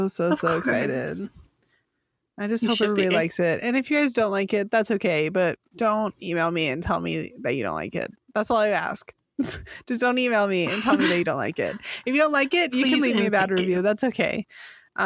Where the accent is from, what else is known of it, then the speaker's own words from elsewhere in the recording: California, United States; I'm from California where the air is dry. We do not have this problem.